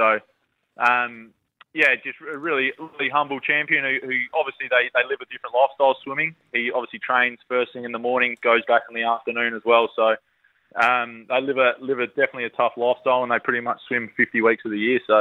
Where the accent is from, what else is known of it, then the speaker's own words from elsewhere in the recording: Ardrossan, South Australia, Australia; we're both country boys. Obviously, he's from Port Lincoln. I'm from Ardrossan